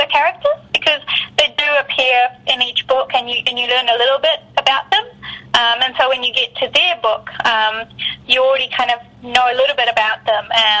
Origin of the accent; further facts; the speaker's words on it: New Zealand; definitely I'm as much a Kiwi as I am Indian, and so that's been really great.